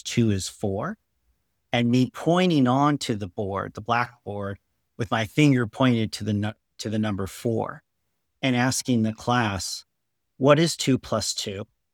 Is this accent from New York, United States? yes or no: no; Waterloo, Iowa, United States; my hometown of Waterloo, Iowa.